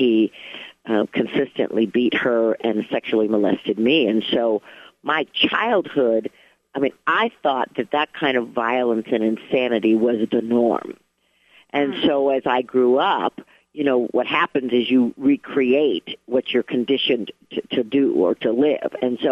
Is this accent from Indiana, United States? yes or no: no; Minnesota, United States; born there; You know, I was born in Minnesota, and I was born to this incredibly beautiful and brilliant woman